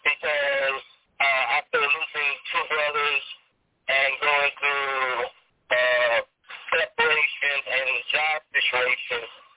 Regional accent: Haiti; English is a second language; moved away as an adult; now in United States; I am 38 years old. I'm originally from Haiti. I've been in the U.S. for about 20-plus years.

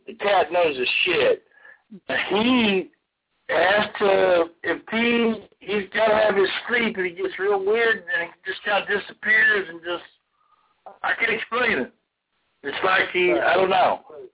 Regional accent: Killeen, Texas, United States; born there; You know, I was born in Texas. I was born in Killeen, Texas, Fort Hood.

